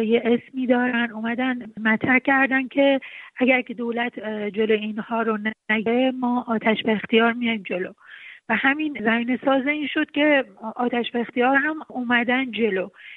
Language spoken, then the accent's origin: Persian; Iran; born there